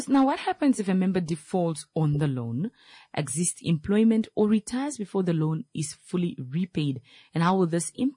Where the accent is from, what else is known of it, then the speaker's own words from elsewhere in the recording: Windhoek, Khomas, Namibia; born there; I was born in Windhoek.